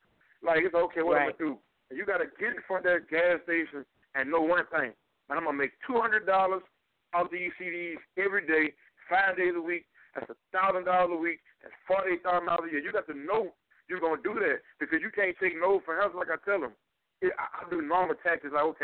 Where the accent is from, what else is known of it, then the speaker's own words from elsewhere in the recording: Flagler, Louisiana, United States; You know, I'm from Flagler, Louisiana, a small town